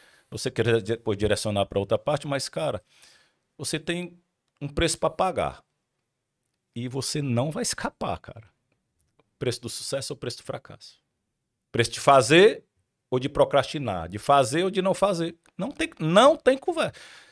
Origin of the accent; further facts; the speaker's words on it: Ceará, Brazil; Eu sou cearense. Então, como bom cearense, já explicando